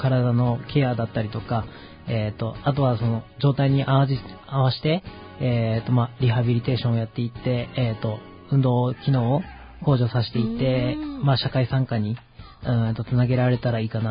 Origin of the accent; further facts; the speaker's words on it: Takarazuka, Hyogo, Japan; now in Ishinomaki, Japan; 兵庫県の宝塚市になります。